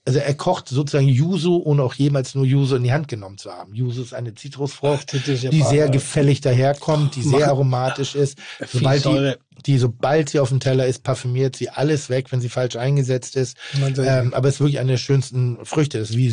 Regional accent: Austria; ich bleibe jetzt hier in meinem kleinen Dorf und ich würde ja gar nicht wissen als Österreicher, was Parmesankäse ist.

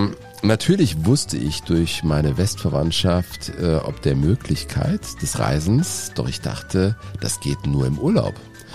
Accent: Berlin, Germany; Ich bin Jahrgang 1964 in Ostberlin neben dem Jahn-Sportpark aufgewachsen.

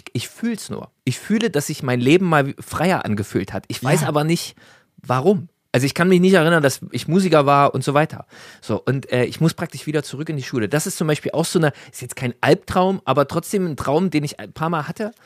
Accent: Zwickau, Saxony, Germany; Da bin ich in Zwickau in der Straße, wo ich aufgewachsen bin, hin und her gelaufen

